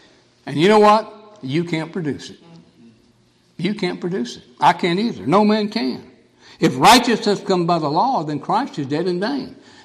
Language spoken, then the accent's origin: English; Gooding, Idaho, United States; born there; My mother immigrated to this country in 1948. I wasn't born in Europe. I was born in Gooding, Idaho, 4 years later.